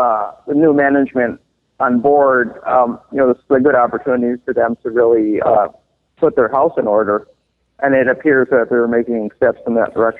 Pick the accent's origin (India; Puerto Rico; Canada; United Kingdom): Puerto Rico; I guess I'm from Puerto Rico, so I might be a little biased